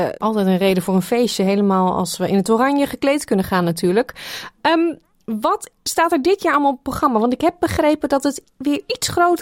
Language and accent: Dutch; Netherlands; En de belangrijke vraag als Hollander, zijn er ook Nederlandse snacks aanwezig, John?